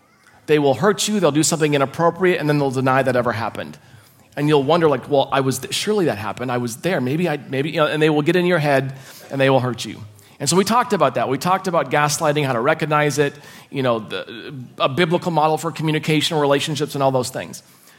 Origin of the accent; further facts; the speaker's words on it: Midwest, United States; I don't know if this is normal for Australia, but I was brought up in the Midwestern United States, and I was in an organization called Pathfinders as a kid.